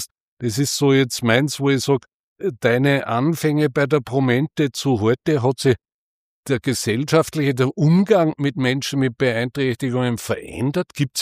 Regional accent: Schärding, Upper Austria, Austria; Ich bin Scherdinger. Ich komme aus Scherding. Ich bin dort in die Volksschule gegangen

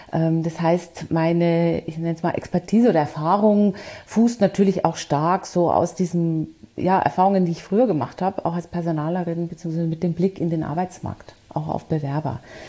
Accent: Bavaria, Germany; born there; accent: Bavarian; now in Frankfurt, Germany; also man hört's tatsächlich. So ganz kriegt man das nie raus als Bayerin. Aber ich war ja auch im Ausland und war viel auch über meinen früheren Job im Ausland. Insofern, ich habe es mir dann doch zunehmend auch abtrainiert. Aber es bleibt.

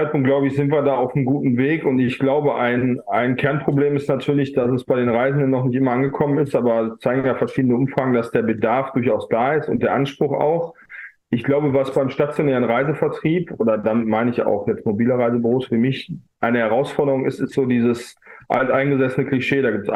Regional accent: Essen, North Rhine-Westphalia, Germany; die Stadt Essen, meine Heimatstadt

